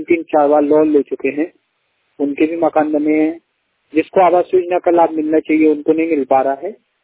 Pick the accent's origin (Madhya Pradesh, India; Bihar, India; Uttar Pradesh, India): Madhya Pradesh, India; बहुत दिन के बाद में रिकॉर्डिंग कर रहा हूँ मध्य प्रदेश मालवाणी से, और मैं जिला रायसेन से हूँ, मध्य प्रदेश में है ये।